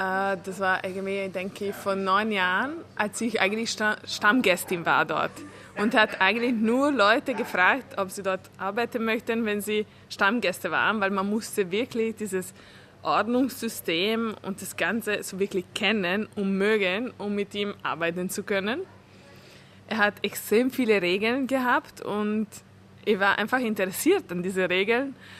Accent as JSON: {"language": "German", "country": "Italy", "tie": "born or raised there", "second_language": "German", "lives_now": "Vienna, Austria", "said": "meinen Integrationsprozess in Wien, weil ich bin Ungarin, in Italien aufgewachsen"}